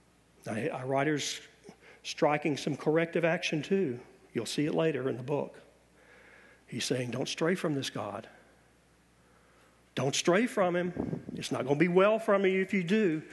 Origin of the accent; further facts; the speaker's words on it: the South, United States; I'm from the South, talk about a redneck, you know.